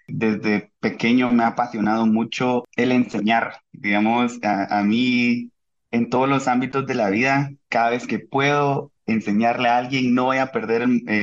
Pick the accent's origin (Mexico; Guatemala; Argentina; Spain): Guatemala; Izabal; Soy del interior, soy de Izabal, está relativamente lejos de la capital, a 250 kilómetros.